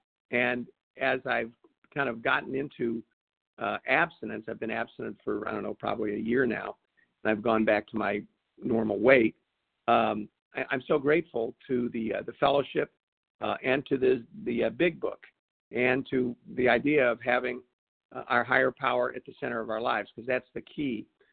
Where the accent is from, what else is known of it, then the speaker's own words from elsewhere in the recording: Nebraska, United States; from Nebraska.